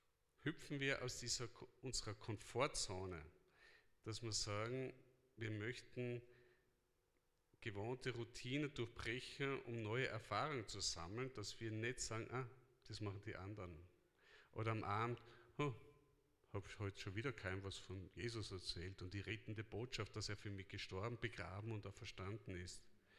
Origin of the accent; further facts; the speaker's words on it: Mittelbiberach, Baden-Württemberg, Germany; also born or lived in Styria, Austria; Habe ich gesagt, nein, aus Mittelbiberach. Aber ich bin in der Steiermark geboren